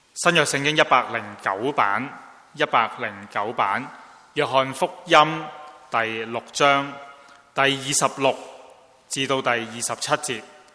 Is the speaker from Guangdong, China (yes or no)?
yes; Guangdong, China; 就好像我们广东人俗语所说